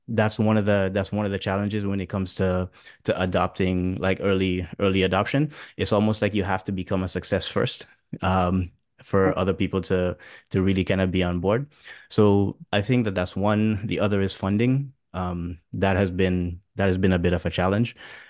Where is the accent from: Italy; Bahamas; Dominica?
Dominica; I grew up in the Caribbean in Dominica, and music has always just been a big part of my family